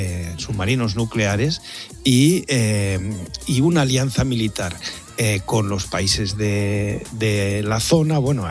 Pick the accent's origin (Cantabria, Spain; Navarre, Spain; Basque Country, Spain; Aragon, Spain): Aragon, Spain; Castejón de Sos; Nunca he dejado de estar censado en mi pueblo, en Castejón de Sos.